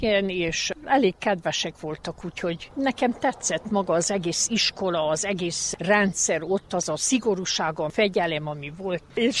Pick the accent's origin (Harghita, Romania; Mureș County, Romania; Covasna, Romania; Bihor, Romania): Harghita, Romania; Csíkborzsova; also born or lived in Miercurea Ciuc / Cluj-Napoca; Csíkborzsovában születtem, ott is nőttem fel addig, amíg iskolába nem mentem.